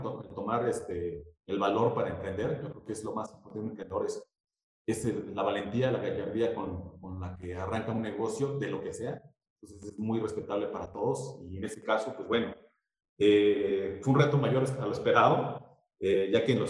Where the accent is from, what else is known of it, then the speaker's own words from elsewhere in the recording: Oaxaca, Mexico; moved away; yo soy de Oaxaca y vengo a estudiar, y encontré una carrera que no había en Oaxaca